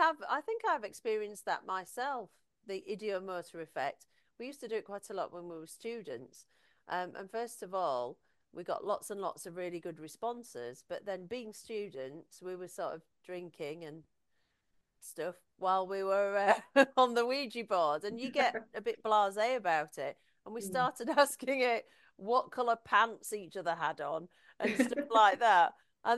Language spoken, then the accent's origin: English; Halifax, Yorkshire and the Humber, United Kingdom